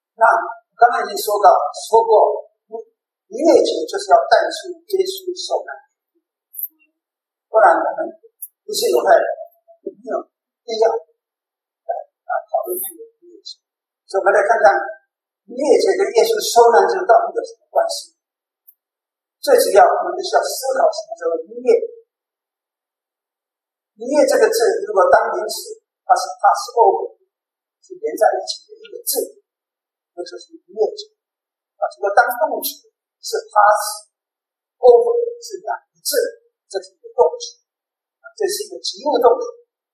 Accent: China; 那其实我们中国人也有类似的这个，像老一辈的人知道，我知道我们中国有皇帝纪元历或者轩辕历啊。

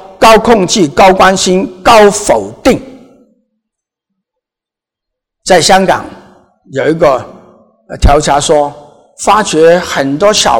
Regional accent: Guangdong, China; 不是我们广东人的东西。

